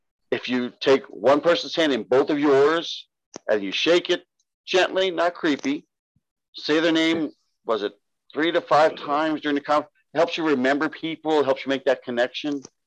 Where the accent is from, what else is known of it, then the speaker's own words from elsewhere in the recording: San Diego, California, United States; California? Oh, I'm from San Diego originally.